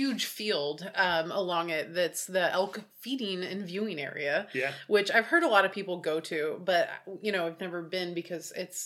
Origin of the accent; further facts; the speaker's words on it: Portland, United States; family property out here, family hotel, and then growing up in Portland and everything.